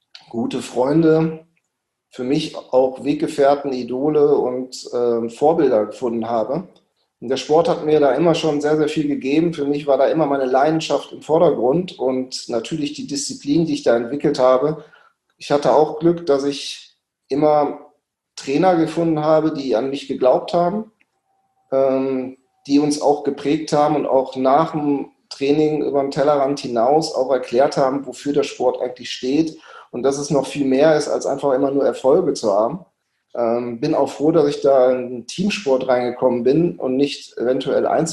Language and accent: German; Duisburg, North Rhine-Westphalia, Germany; born there; Ich bin geboren ja in Duisburg.